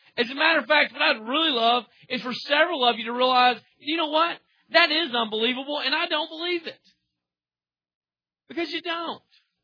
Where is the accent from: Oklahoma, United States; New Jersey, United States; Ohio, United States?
Oklahoma, United States; Do I believe it just because I'm from Oklahoma?